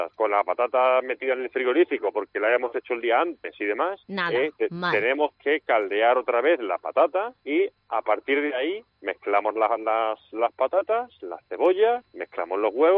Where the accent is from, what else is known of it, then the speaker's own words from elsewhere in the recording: Villanueva de la Serena, Extremadura, Spain; also born or lived in Galicia; soy de Villanueva de la Serena y ahí es donde se inventó la tortilla de patata. Esa es la primera razón. Y luego otra razón, que he vivido en Galicia durante algunos años